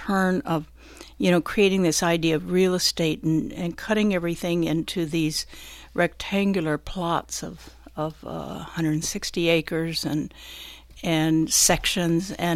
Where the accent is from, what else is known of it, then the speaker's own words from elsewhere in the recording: Oklahoma, United States; I grew up in Canadian County, Oklahoma. My dad sharecropped and was a tenant farmer throughout that area